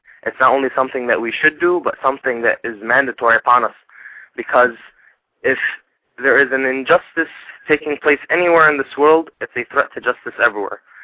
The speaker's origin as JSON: {"language": "English", "country": "United States", "tie": "born or raised there", "said": "I would say I'm also Lebanese. I was born and raised in America, and I'm an American citizen."}